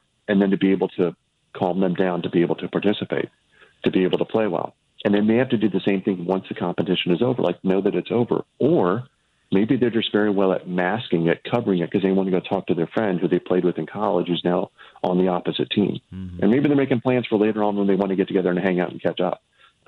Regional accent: Midwest, United States; I'm an academic transplant. I grew up in the Midwest

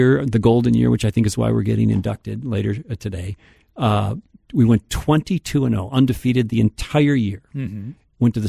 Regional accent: South St. Paul, Minnesota, United States; Another example is my hometown of South St. Paul.

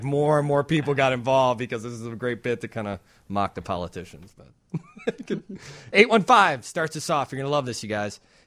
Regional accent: Wonder Lake, Illinois, United States; growing up in Wonder Lake, we had a freestanding mailbox.

